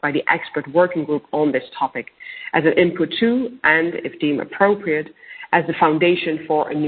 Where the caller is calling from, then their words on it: Costa Rica; I'm the Vice President for Policy Support for the GNSO. And I'm calling you from Costa Rica